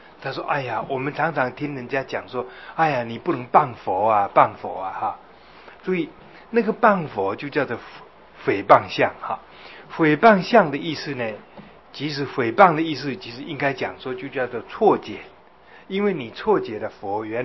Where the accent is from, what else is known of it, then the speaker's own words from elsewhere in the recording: China; 我们中国人，中国的一个文化里头讲立功、立德、立言哈